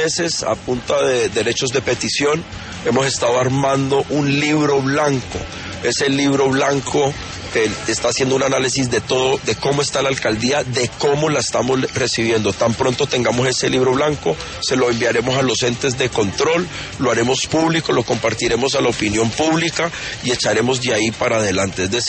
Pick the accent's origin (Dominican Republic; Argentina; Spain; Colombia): Colombia; Cali, Valle del Cauca; Aquí todos somos caleños